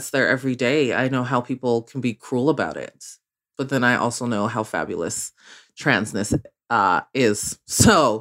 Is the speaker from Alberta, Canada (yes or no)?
yes; Calgary, Alberta, Canada; You know, if you ask me where are you from and I say Calgary, why aren't you accepting that answer? First of all, I said Calgary.